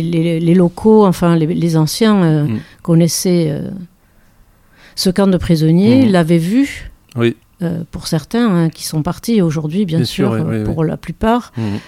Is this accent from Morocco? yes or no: no; Saint-Vincent-de-Paul, Nouvelle-Aquitaine, France; moved away as an adult; also born or lived in Paris region; je suis née à Saint-Vincent-de-Paul. J'ai vécu jusqu'à l'âge de 18 ans. Ensuite, je suis partie en région parisienne pour faire une carrière. Mmh. Et je suis revenue dans les Landes